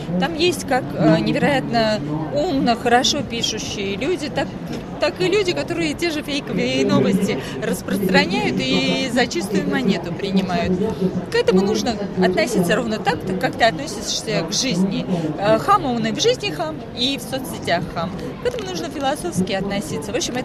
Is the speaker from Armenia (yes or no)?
yes; Armenia; Я, безусловно, я армянка, и я русский писатель, потому что пишу на русском.